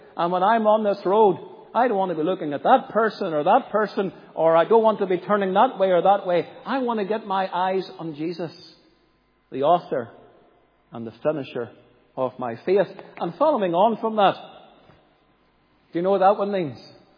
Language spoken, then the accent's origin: English; Northern Ireland, United Kingdom; We all know where Stranocum is because we're from North Antrim.